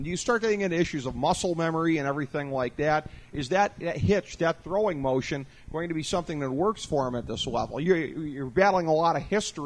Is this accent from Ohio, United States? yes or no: yes; Cleveland, Ohio, United States; Well, because I've seen my hometown team, the Cleveland Browns, get turned upside down every 2 or 3 years